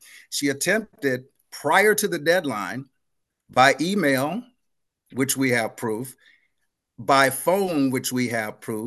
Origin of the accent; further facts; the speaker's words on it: Madison, Wisconsin, United States; I'm a lifelong City of Madison resident, growing up on the City of Madison South Side.